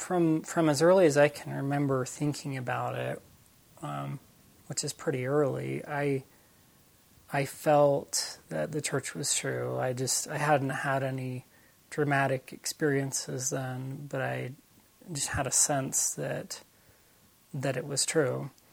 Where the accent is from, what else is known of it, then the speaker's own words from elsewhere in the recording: South Bend, Indiana, United States; also born or lived in Baltimore, United States; We're originally from the East Coast. I was born in Baltimore. And my mom had been tracted out before I was born. We lived around the D.C. area for a while and Baltimore area. Then we moved to South Bend, Indiana.